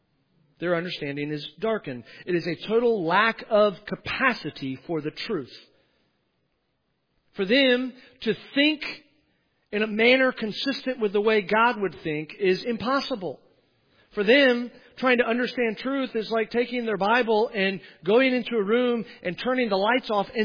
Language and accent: English; Delaware, United States; In my home state of Delaware, they can't even figure out how public bathrooms should work.